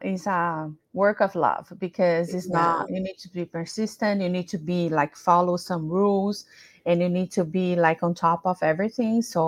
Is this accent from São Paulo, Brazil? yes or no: yes; São Paulo, Brazil; English is a second language; moved away as an adult; now in United States; I'm originally from Brazil. I'm from São Paulo, and I've been living here in the US since 2001. So it's 23 years here.